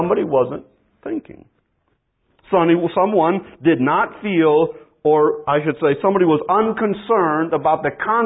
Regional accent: Detroit, Michigan, United States; Now, I grew up in Detroit.

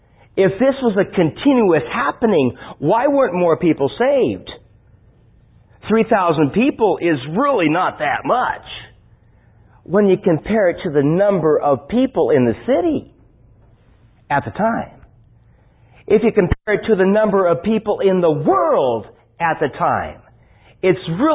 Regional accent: California, United States; I say, forgive me for my terrible accent. I'm from California, folks. I'm not Texan. Forgive me for my terrible accent.

